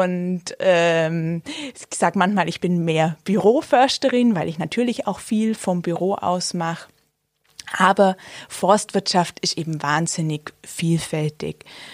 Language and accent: German; Augsburg, Bavaria, Germany; born there; bin jetzt tatsächlich dann durch die Arbeit nach Augsburg gekommen, bin aber auch gebürtige Augsburgerin, also im Josefinum auf die Welt gekommen.